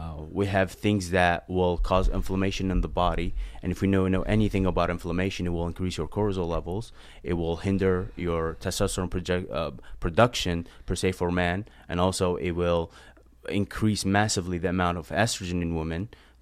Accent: Algeria; now in United States; born and raised in Algeria. Moved to the United States about 11 years ago.

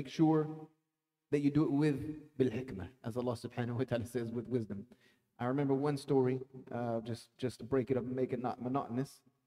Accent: the South, United States; I was born and raised in the South just like you.

